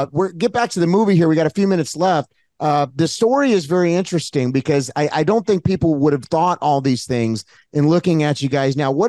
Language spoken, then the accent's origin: English; Hollywood, California, United States; But I grew up in Hollywood.